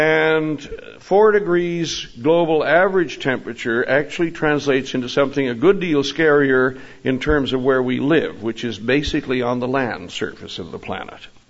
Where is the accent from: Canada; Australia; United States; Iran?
Canada; Newfoundland and Labrador; I grew up in Newfoundland.